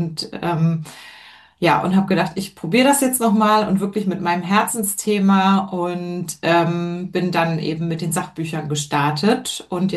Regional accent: Hamburg, Germany; born there; ich habe dann eben auch in meiner Geburtsstadt Hamburg Literatur studiert.

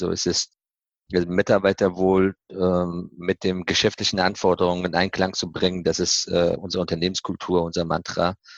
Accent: Afghanistan; German is a second language; now in Germany; Ja, Deutschland. Ursprünglich komme ich aus Afghanistan, aber mittlerweile ist meine Heimat Deutschland.

